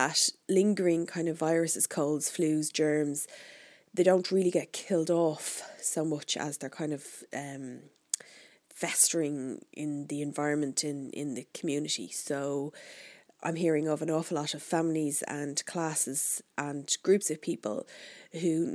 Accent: Ireland; But I'm Irish, so bear in mind, you know, that I can talk about the weather at length.

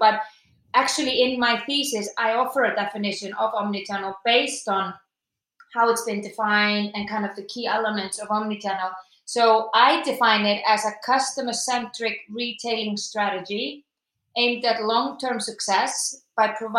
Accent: Iceland; English is a second language; moved away as an adult; now in Leeds, United Kingdom; I am from Iceland. Been in the UK for 7 years in Leeds.

